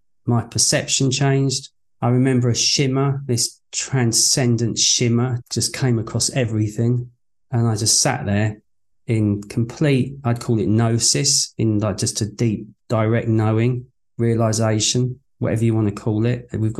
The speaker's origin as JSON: {"language": "English", "region": "England", "country": "United Kingdom", "tie": "born or raised there", "said": "But I knew I was Irish, even though I was raised in England."}